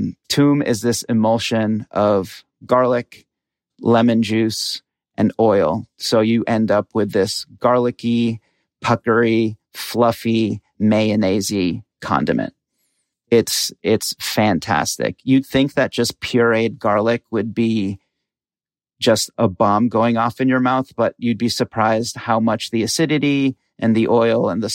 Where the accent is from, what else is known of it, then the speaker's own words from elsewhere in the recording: Qatar; So my dad's Egyptian, my mom's Bolivian. I grew up in Qatar, in a Brazilian community there, because my mom went to Brazil to study and we have family there.